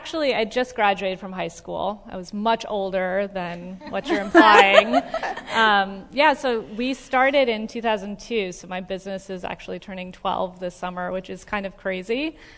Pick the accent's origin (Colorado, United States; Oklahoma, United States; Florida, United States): Florida, United States; moved away as an adult; I grew up in South Florida, and I was moving to Pittsburgh, Pennsylvania, and living in the cold for the first time